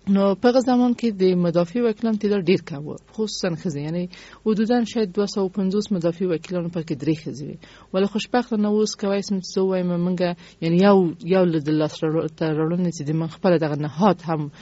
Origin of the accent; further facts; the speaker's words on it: Kabul, Afghanistan; ما د کابل اوسیدونکی، ما په کابل کې زیږیدلې، ما اکثر عمر می ټول عمر می یعنی په افغانستان کې په کابل کې تیر کړی دی. د خپل تحصیلات می هم په کابل کې تکمیل کړی دی.